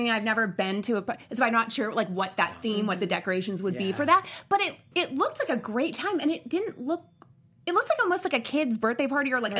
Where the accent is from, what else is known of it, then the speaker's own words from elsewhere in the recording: Florida, United States; I'm from Florida, so we all know every area is trashy, so we don't have that problem.